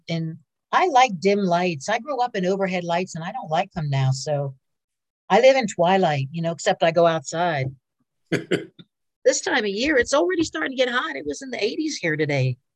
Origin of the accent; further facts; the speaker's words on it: New Mexico, United States; I didn't realize I came from New Mexico.